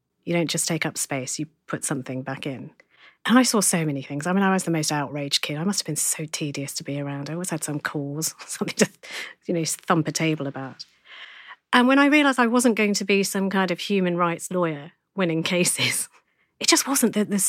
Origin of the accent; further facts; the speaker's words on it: East of England, United Kingdom; I was born in Essex. I'm an Essex guy. I was born in London.